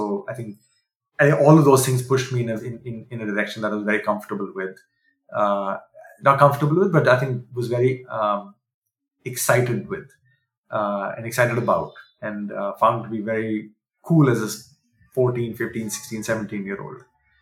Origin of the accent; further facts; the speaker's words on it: Delhi, India; moved away as an adult; So I grew up in Delhi, and my brother and I, we grew up in Delhi, and then we were fortunate to go to the US for our education.